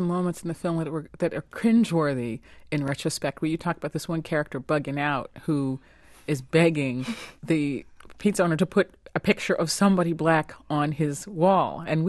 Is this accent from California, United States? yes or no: no; Brooklyn, New York, United States; And by the way, I'm also from Bed-Stuy.